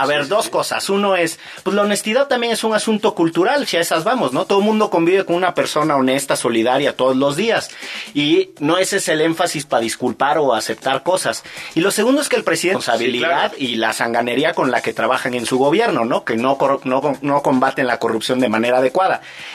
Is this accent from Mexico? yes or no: yes; Veracruz, Mexico; soy veracruzano. Hoy murió un personaje veracruzano